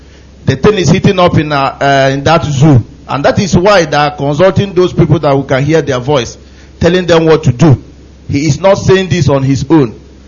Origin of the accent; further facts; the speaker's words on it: Nigeria; I'm from Ulineha, Lugu government area.